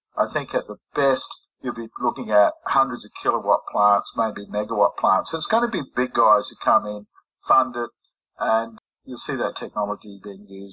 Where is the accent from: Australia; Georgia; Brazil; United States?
Australia; South Australia; my home state in Australia, South Australia